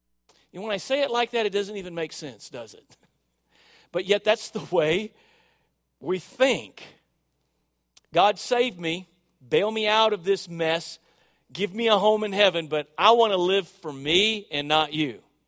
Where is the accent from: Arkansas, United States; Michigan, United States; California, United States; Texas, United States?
Arkansas, United States; Can you tell I'm from Arkansas?